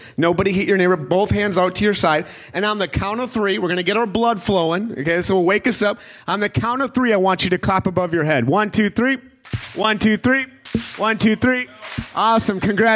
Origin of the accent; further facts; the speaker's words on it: Eagan, Minnesota, United States; And I come from Minnesota, okay? Born and raised Eagan, Minnesota. Born and raised, and I love the Vikings.